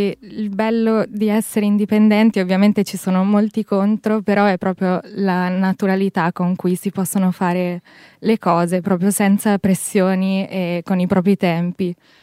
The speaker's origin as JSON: {"language": "Italian", "region": "Emilia-Romagna", "country": "Italy", "said": "Io arrivo dalla provincia di Rimini."}